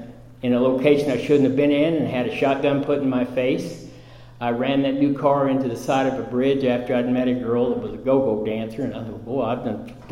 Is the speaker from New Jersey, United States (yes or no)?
no; Kansas, United States; She was from New York City and I was from Kansas